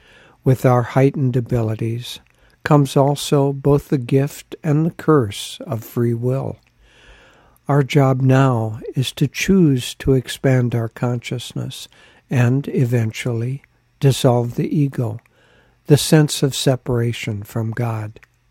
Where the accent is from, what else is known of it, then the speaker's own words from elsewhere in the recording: Decorah, Iowa, United States; I grew up in Decorah, Iowa, and across from our house was a large park